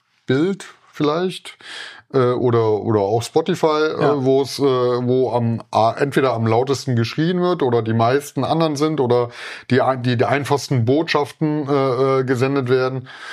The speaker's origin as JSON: {"language": "German", "region": "East Germany", "country": "Germany", "tie": "born or raised there", "said": "Also wenn ich jetzt an meine Kindheit in der DDR zum Beispiel zurückdenke"}